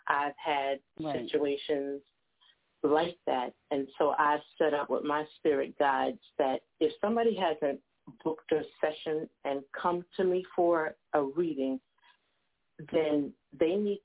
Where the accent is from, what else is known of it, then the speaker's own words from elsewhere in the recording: Long Island, New York, United States; moved away; I got nicknamed the other Long Island medium when I moved to the South because I'm from Long Island.